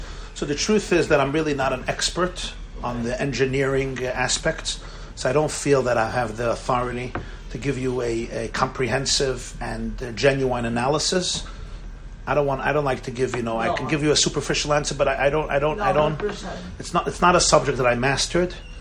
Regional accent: Brooklyn, New York, United States; I grew up in the Crown Heights section of Brooklyn, at the feet of the Lubavitcher Rebbe, of blessed memory.

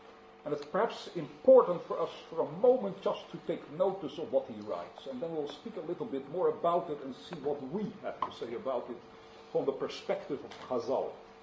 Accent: Netherlands; English is a second language; You will have to get used to my English. I'm originally from Holland, and that explains my accent

